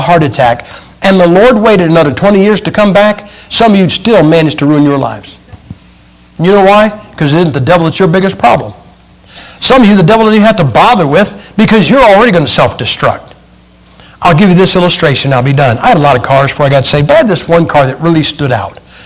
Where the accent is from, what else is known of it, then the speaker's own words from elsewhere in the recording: Massillon, Ohio, United States; that car is sitting in my hometown of Massillon, Ohio.